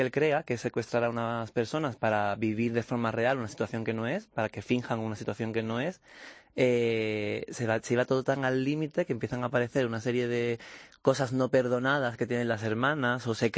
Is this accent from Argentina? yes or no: no; Seville, Andalusia, Spain; now in Madrid, Spain; Yo por ejemplo que soy de Sevilla, soy andaluz